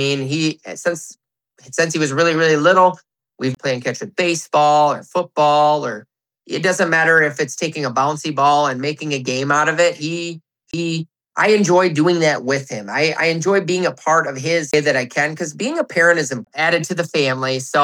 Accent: Cass City, Michigan, United States; So I am born and raised in Cass City, Michigan. I live in Cass City currently

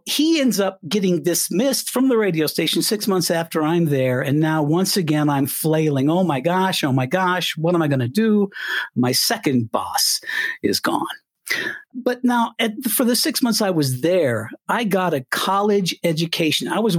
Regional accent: Colorado, United States; And okay, I'm a little Colorado boy. I grew up in Colorado and the plane door opens in Miami and I had never felt humidity.

